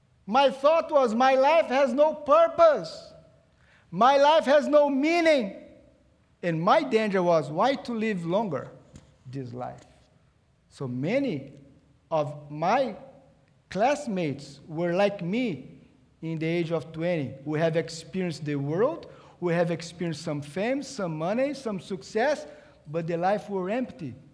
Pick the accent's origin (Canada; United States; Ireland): Canada; I know I'm Canadian, but I'm not only Canadian.